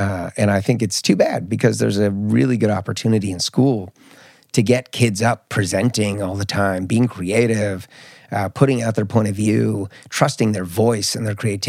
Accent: Marin County, California, United States; I grew up in the environment where I grew up in the Bay Area. I grew up in Marin County, which is a lot of high achievers, you know, a lot of success.

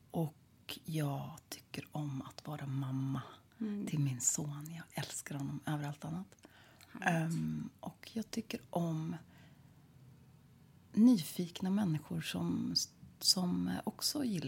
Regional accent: Stockholm County, Sweden; Så jag kommer liksom från Stockholms skärgård kan man säga.

